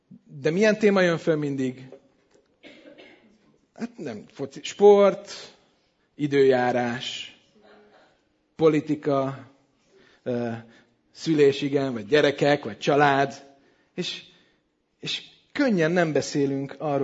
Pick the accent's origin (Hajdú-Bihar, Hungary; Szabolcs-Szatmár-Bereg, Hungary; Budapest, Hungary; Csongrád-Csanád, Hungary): Budapest, Hungary; 10-akárhány éves voltam otthon, Budapesten, apuéknál